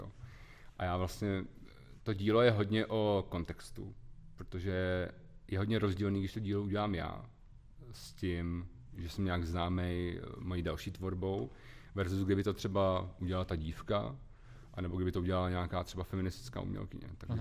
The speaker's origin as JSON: {"language": "Czech", "town": "Mladá Boleslav", "region": "Central Bohemian Region", "country": "Czechia", "said": "já ještě jak jsem z Malý Boleslavy, jako docela malého města, tak najednou mě se úplně rozevřel prostě ta vidina toho velkého světa"}